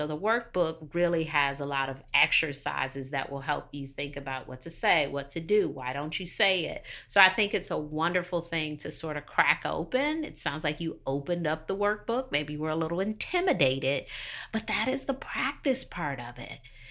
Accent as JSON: {"language": "English", "town": "Detroit", "region": "Michigan", "country": "United States", "tie": "born or raised there", "lives_now": "Charlotte, United States", "said": "I had to reevaluate upon being in Charlotte, because I grew up in Detroit and there were all these things that you could not do or all these things you had to do to be safe."}